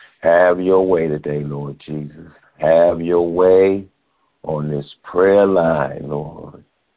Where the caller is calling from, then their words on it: Richmond Heights, Ohio, United States; I'm coming from Richmond Heights, Ohio.